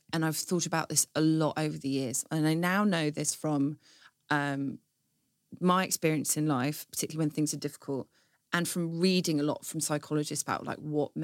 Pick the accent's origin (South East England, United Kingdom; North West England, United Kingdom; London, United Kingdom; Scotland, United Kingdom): London, United Kingdom; Stanmore; No, I grew up in Stanmore.